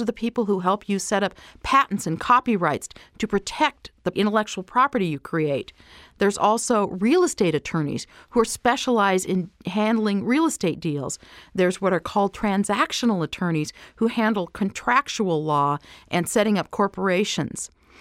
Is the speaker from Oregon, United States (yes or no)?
yes; Oregon, United States; And this story comes from my childhood. I grew up in Oregon.